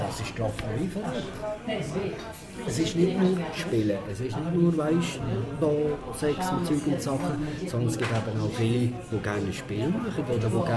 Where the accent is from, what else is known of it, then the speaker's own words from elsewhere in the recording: Switzerland; als Schweizer